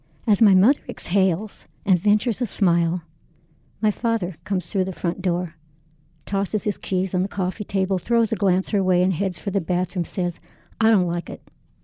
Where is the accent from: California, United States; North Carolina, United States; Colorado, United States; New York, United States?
California, United States; Napa; born or raised there; also born or lived in Lincoln, Nebraska